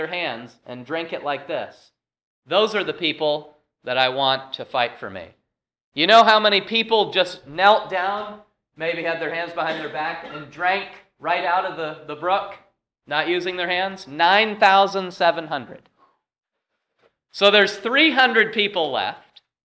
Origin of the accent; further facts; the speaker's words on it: Vermont, United States; I said, well, I'm from Vermont.